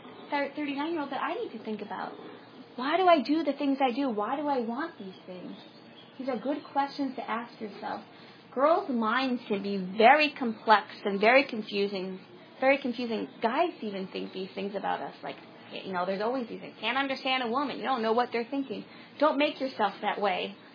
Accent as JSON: {"language": "English", "town": "Sayville", "region": "New York", "country": "United States", "tie": "born or raised there", "said": "I grew up on Long Island, and I grew up in this just adorable, quaint little town called Sayville. And it was right on the bay"}